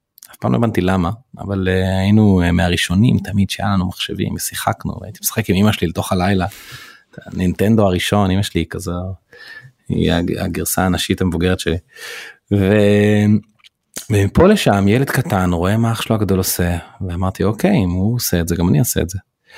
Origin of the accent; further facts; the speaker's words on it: Jerusalem, Jerusalem District, Israel; אז אני בן 38 היום, גדלתי בירושלים, זה אומר שכשהייתי כזה טינג'ר, אז הכל כזה התחיל.